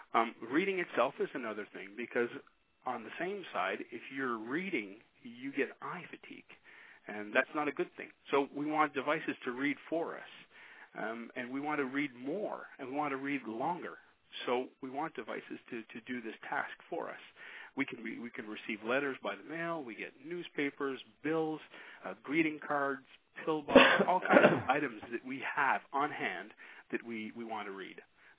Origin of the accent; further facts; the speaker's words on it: Quebec, Canada; English is a second language; you probably noticed I have an accent. I am from Canada. I live near Montreal, and I just wanted to share with you that here in Quebec